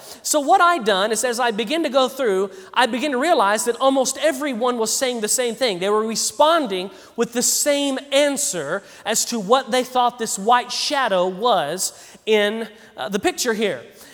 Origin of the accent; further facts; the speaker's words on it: Arkansas, United States; in my home state of Arkansas last year